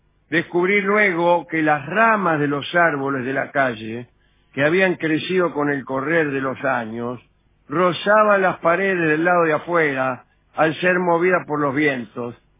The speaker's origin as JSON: {"language": "Spanish", "town": "Escobar", "region": "Buenos Aires Province", "country": "Argentina", "said": "de Escobar."}